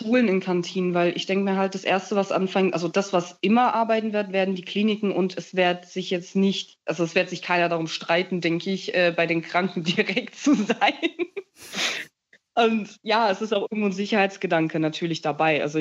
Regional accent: Germany; born there; Deutschland? Ich bin hier geboren, was willst du von mir eigentlich? Ich spreche perfektes Deutsch.

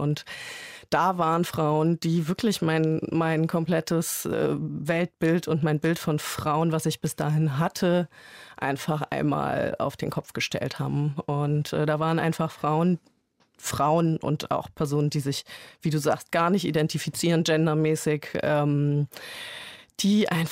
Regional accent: West Germany, Germany; Ich komme aus einer ganz normalen Kleinstadt in Westdeutschland.

